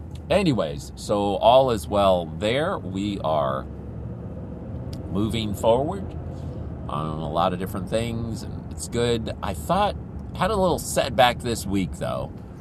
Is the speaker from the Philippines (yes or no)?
yes; Philippines; I'll blame it on growing up in the Philippines, but I just don't like anything that cold.